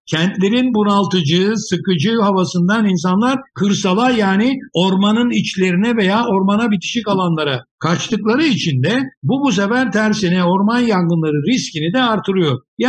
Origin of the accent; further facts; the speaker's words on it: İzmir, Turkey; Ben İzmirliyim. Çocukluğumda hatırlarım.